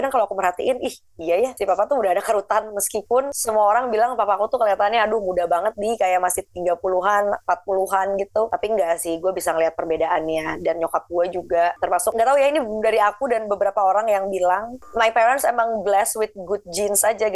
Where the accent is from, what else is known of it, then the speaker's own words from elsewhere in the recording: Bandung, West Java, Indonesia; karena kami tuh orang Bandung, dan papaku tuh asli banget orang Bandung